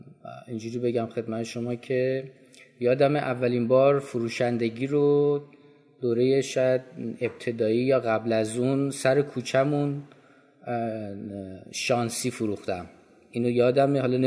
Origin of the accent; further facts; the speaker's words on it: Langarud, Gilan, Iran; also born or lived in Tehran; وقتی که من 2 سالم بود دوباره برگشتن به شهر و دیار خودشون در شمال، شهر لنگرود، و من بزرگ شده شهر لنگرودم